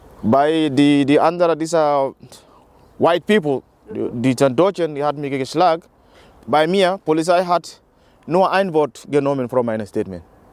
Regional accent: Gambia; German is a second language; now in Germany; Ich komme aus Gambia. Und dann, ich bin 30 Jahre alt und ich war früher Flüchtlinge.

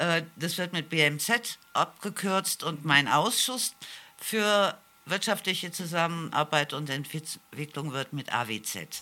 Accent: Cologne, North Rhine-Westphalia, Germany; now in Munich, Germany; Ich komme aus München, bin aber aufgewachsen in Köln. Das ist die Frage, woher ich wirklich stamme.

